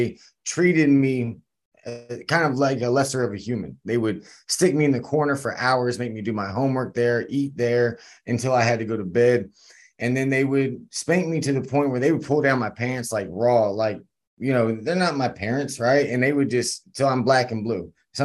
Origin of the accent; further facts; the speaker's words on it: Virginia, United States; born there; And as you said, I was born in Virginia.